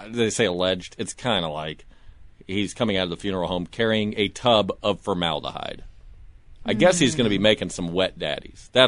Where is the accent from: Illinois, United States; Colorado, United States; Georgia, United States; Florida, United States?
Florida, United States; I grew up in Florida. I'm not proud of it. I'm not claiming it. It just happened.